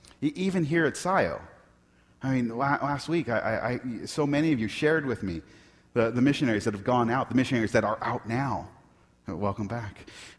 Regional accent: Portland, United States; I grew up in Portland. I always expected to stay in Portland.

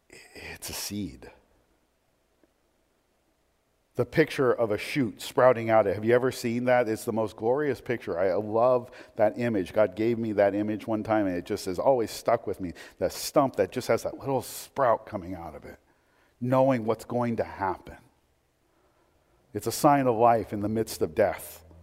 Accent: Portland, Oregon, United States; Keep in mind, I grew up in Portland.

